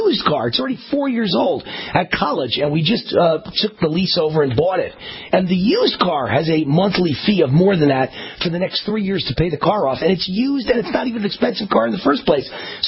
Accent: New York, United States; New Yorkers, I'm from New York, and we speak our mind, and we say quick, and we tell you like it is, and we do it in a New York minute

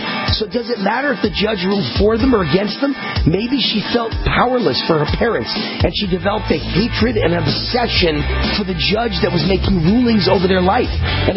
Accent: New York, United States; I come from Westchester County, New York, where she was

